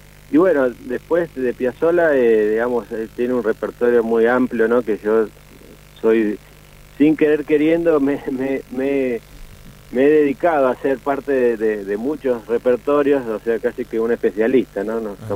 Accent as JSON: {"language": "Spanish", "region": "Buenos Aires", "country": "Argentina", "tie": "born or raised there", "moved": "yes", "lives_now": "San Juan, Argentina", "said": "yo estoy en San Juan en este momento, vivo en San Juan, soy nacido y criado en Buenos Aires, porteño, pero bueno, hace años que estoy acá radicado en San Juan"}